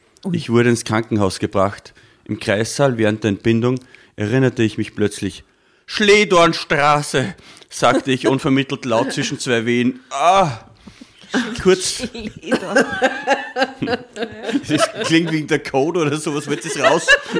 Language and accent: German; Steyr, Upper Austria, Austria; born there; Geboren im Landeskrankenhaus Steyr am 13. Juli 1976.